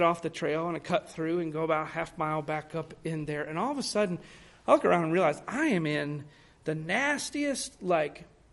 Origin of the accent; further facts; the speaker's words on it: United States; There's not many laws, and I'm an American.